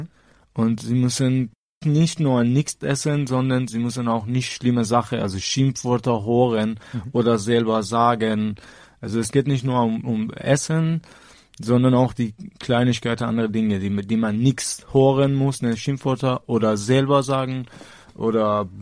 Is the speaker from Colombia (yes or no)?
no; Tehran, Tehran Province, Iran; German is a second language; Und ich komme auch aus Teheran.